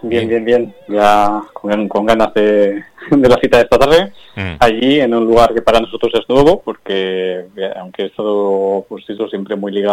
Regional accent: Miranda de Ebro, Castile and León, Spain; Yo soy de Miranda de Ebro y empecé allí, pero bueno, luego ya pues pronto tuve que irme a los conservatorios de Vitoria, de San Sebastián.

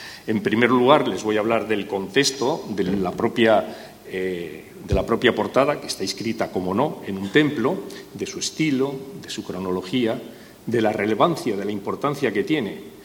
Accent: Laredo, Cantabria, Spain; soy laredano, soy historiador y arqueólogo

